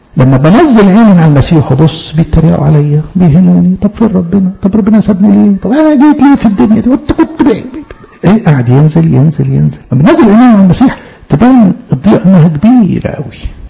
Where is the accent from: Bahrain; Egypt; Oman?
Egypt; Upper Egypt; دي مش بس عادة عندنا في الصعيد